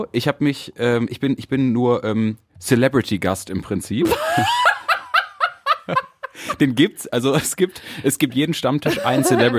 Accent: Mülheim, North Rhine-Westphalia, Germany; das ist halt wirklich Tradition bei uns in Mülheim

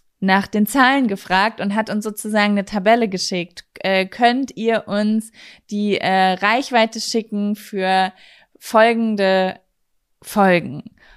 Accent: North Rhine-Westphalia, Germany; Bei uns in Ostwestfalen gibt es ja ganz viel.

